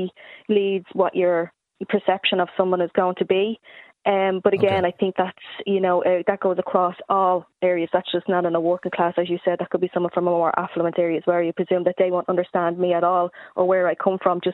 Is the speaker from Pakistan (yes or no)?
no; Ballyfermot, Leinster, Ireland; Like, I'm from Ballyfermot, I represent the Ballyfermot Drimnagh area